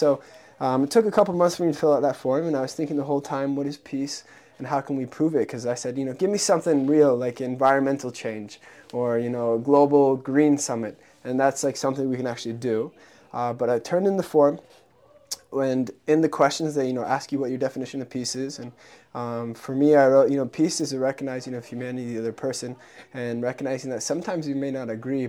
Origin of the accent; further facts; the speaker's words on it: United States; I grew up in the States and we had ASB